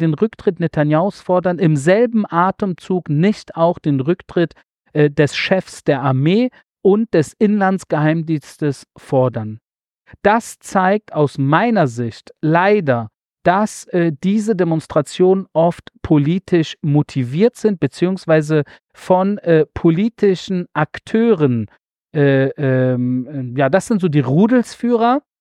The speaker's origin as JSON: {"language": "German", "region": "Berlin", "country": "Germany", "lives_now": "Israel", "said": "sogar auch mal ihn nach Berlin begleiten durfte. Das war für mich natürlich sehr, sehr aufregend, in meine alte Heimat"}